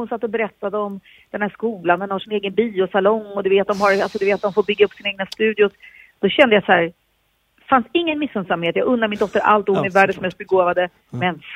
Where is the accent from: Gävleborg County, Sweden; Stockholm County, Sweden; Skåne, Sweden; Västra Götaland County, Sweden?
Västra Götaland County, Sweden; Vänersborg; I Vänersborg och Öxnered då där jag växte upp